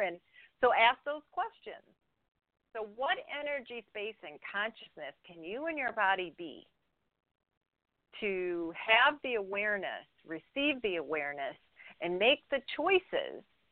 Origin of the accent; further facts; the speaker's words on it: North Carolina, United States; Oh, okay. I'm originally from North Carolina.